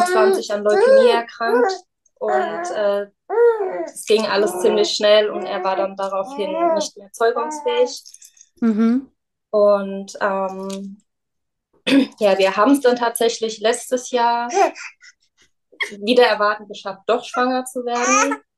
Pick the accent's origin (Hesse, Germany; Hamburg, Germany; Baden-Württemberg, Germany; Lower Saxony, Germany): Hesse, Germany; Ich komme aus der Nähe von Darmstadt.